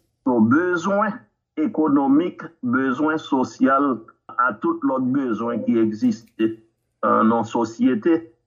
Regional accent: Haiti; en tant que haïtien qui fait dans le pays

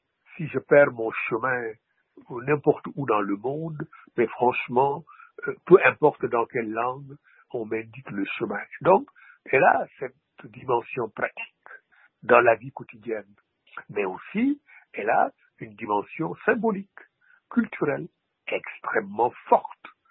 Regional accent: Senegal; first language Wolof; French is a second language; Mais les Africains, c'est comme ça. On écrit dans sa langue, qui est, dans mon cas, ma langue maternelle, c'est le Wolof, et c'est traduit.

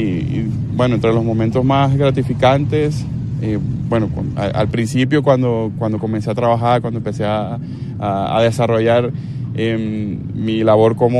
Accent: Venezuela; moved away as an adult; now in Colombia; Soy periodista de Venezuela, tengo 40 años recién cumplidos, y más o menos 18 años de ejercicio entre Venezuela y Colombia. En Colombia tengo 4 años. Sí, llegué en 2017 al país, prácticamente huyendo de la situación del país.

